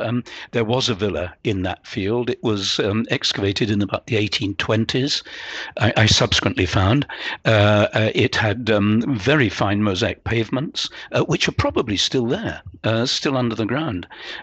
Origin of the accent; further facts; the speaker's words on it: Portsmouth, South East England, United Kingdom; it started when I was born and brought up in Portsmouth, and Portsmouth was very, very badly bombed during the war.